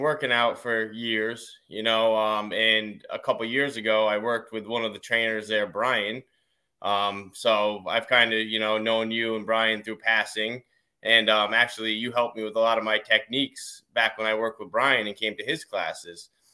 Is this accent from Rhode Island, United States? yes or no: yes; Westerly, Rhode Island, United States; Yeah, I grew up in Westerly, born and raised. So I've been here my whole life.